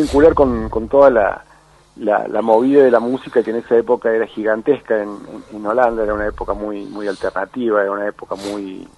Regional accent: Córdoba, Argentina; que yo como cordobés y de un pueblo no había tenido nunca.

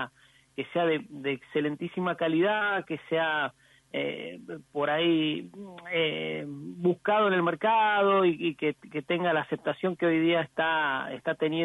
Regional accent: San Juan, Argentina; Realmente nosotros somos de San Juan y nuestro primer mercado es el público sanjuanino.

